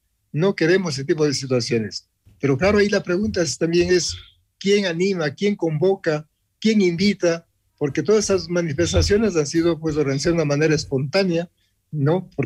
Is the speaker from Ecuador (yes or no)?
yes; Ecuador; yo creo que como ecuatorianos necesitamos también saber